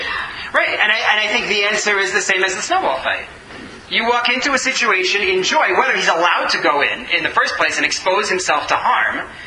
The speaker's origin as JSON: {"language": "English", "region": "Northeast", "country": "United States", "tie": "born or raised there", "said": "I grew up in the Northeast in the United States."}